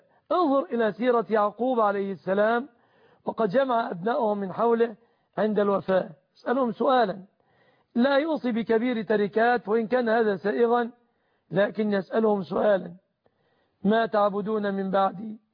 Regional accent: Egypt; بلادنا مصر

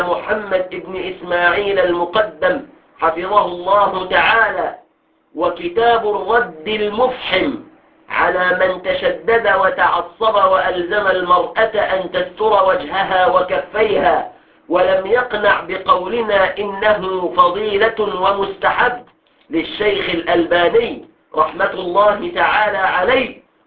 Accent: Egypt; في بلادنا مصر

